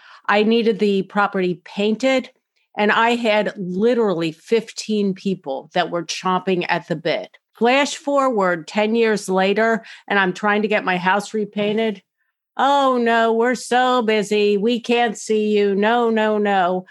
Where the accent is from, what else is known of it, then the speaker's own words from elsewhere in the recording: Cincinnati, Ohio, United States; Okay, first of all, I'm from Cincinnati.